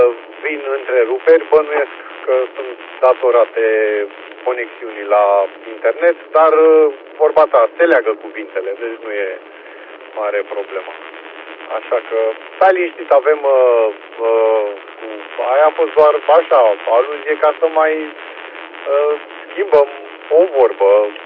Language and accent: Romanian; Pitești, Argeș, Romania; Și momentan, eu sunt din Pitești, momentan sunt pe drumul dintre Curtea de Argeș și Pitești. Mă îndrept către casă.